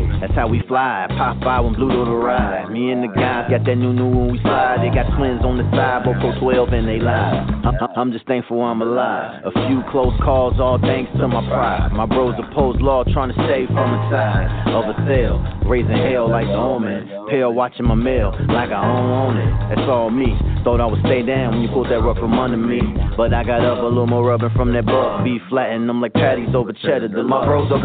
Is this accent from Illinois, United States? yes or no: yes; Kankakee, Illinois, United States; You know, and I grew up in one of those environments. I'm from Kankakee, Illinois. I know it's kind of hard to say, but it's like we like 30 to 45 minutes south of Chicago